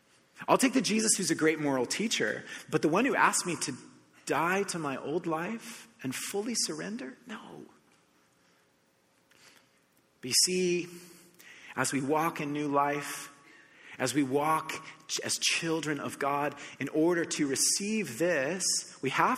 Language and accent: English; United States; now in Canada; okay, so I grew up in the United States. And so this never happened before. This is my first like couple years in Canada.